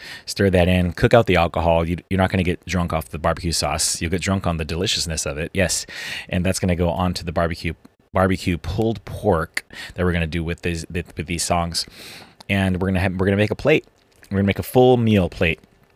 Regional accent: Missouri, United States; born there; I was born in Missouri, so I'm going to do some long overnight braised pork butt

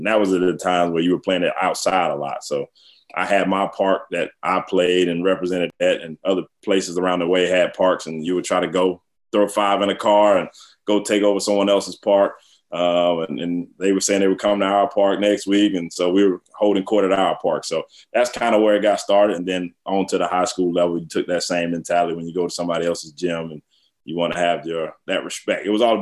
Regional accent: Atlanta, Georgia, United States; Waffle House. I'm from Atlanta. We got them on every corner.

